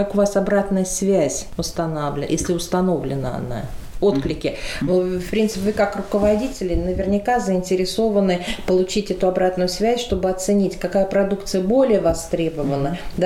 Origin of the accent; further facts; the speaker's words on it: Siberia, Russia; если мы сами сибиряки, живем в Сибири